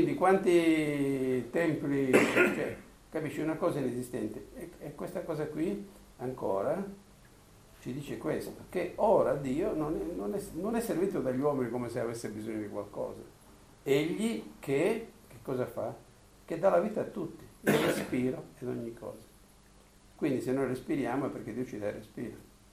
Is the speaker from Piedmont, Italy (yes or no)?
no; Calabria, Italy; Mi ricordo un po' il mio paese, cioè quasi tutti disoccupati, in piazza a raccontarci. E invece c'era forse l'antica abitudine dei greci, perché il mio paese sotto c'è Sibari